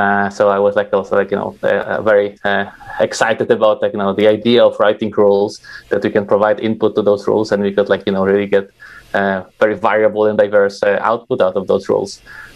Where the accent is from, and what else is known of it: Wrocław, Lower Silesian Voivodeship, Poland; born or raised there; English is a second language